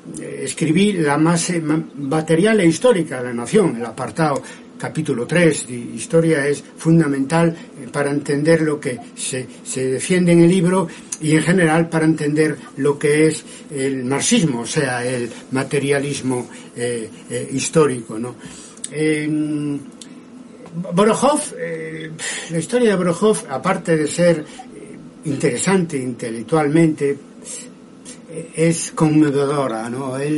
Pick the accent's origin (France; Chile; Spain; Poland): Spain; Galicia; Yo, como sabéis, soy gallego de nación y desde muy joven